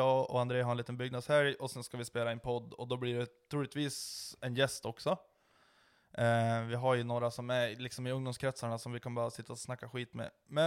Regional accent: Lycksele, Västerbotten County, Sweden; Hemma i Lycksele är det rätt mycket.

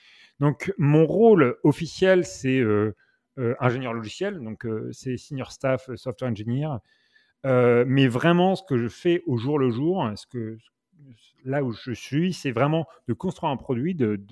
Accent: Normandy, France; now in New York, United States; À la base, moi, je viens de Normandie, dans un petit village où en fait... il y a beaucoup de nature, c'est très silencieux

